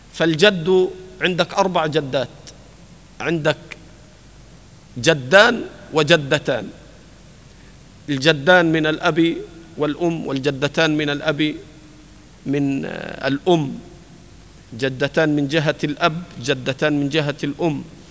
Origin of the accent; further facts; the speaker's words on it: Egypt; هذا القانون عندنا في مصر وفي كثير من البلدان